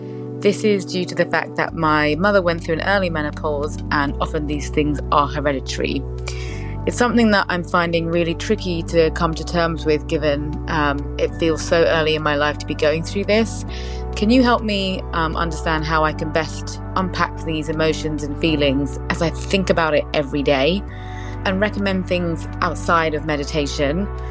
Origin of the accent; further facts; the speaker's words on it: London, United Kingdom; from London.